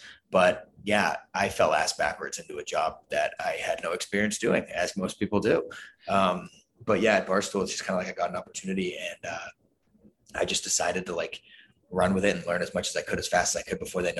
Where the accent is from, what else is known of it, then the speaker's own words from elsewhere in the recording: Boston, Massachusetts, United States; I'm from Boston area.